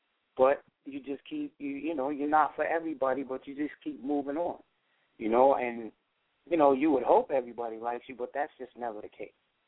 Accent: Boston, Massachusetts, United States; I know I'm from Boston, so all

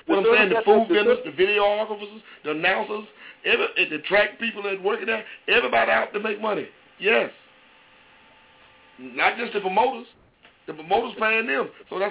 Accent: the South, United States; I mean, I'm from the South. I call it what it is. You got to realize this is a Southern-based station, so we call it a fight.

